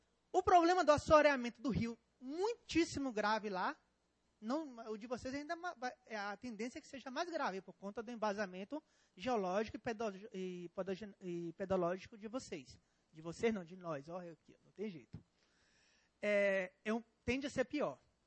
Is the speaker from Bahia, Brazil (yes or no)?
yes; Itabuna, Bahia, Brazil; now in Formosa, Brazil; Minha cidade hoje é Formosa, mas a cidade de onde eu vim é Itabuna, no sul da Bahia.